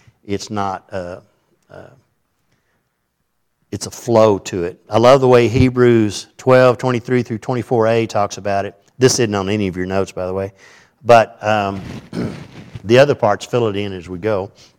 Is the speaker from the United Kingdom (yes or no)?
no; Ireland; and I'm Irish, so I can cut them down.